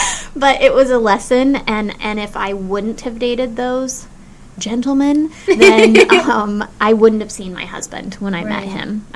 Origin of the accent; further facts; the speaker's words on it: Kansas City, Kansas, United States; I grew up in Kansas City, Kansas. I was the minority in my neighborhood.